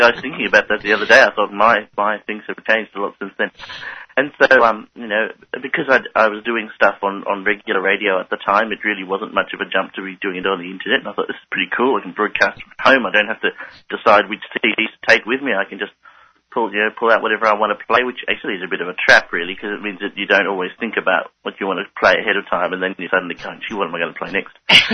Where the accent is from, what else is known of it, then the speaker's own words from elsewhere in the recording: Sydney, New South Wales, Australia; So I grew up in Sydney, Australia, which, for those of you who don't know, is the largest city in Australia.